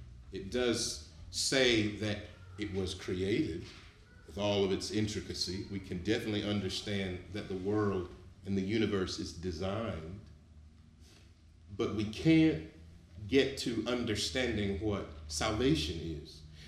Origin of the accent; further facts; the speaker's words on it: North Carolina, United States; I grew up in the Baptist Church in North Carolina, the Black Baptist Church in North Carolina, and they kept us in the Word.